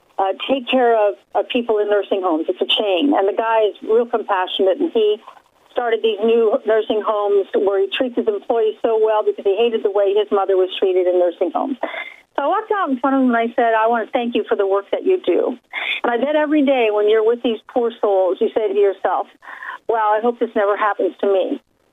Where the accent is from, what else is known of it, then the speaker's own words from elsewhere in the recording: Ireland; So, I'm Irish. We either drink or write. I do both.